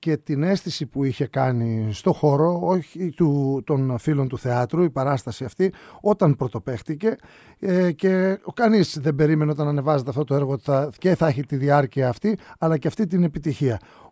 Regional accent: Samos, North Aegean, Greece; εγώ μεγάλωσα ακριβώς απέναντι από εκεί που μεγάλωσες εσύ, από τη Χίο, στη Σάμο

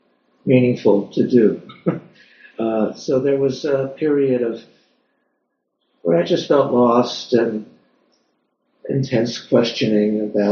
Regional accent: Pittsburgh, Pennsylvania, United States; So, so I grew up in Pittsburgh, as did Eve. I was raised Jewish, although secular.

